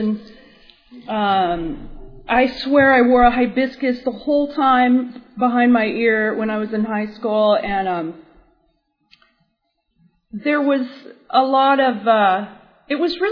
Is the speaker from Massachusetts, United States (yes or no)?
no; Laguna Beach, California, United States; I grew up in the rough streets of Laguna Beach. I grew up in Laguna Beach in the 60s and 70s.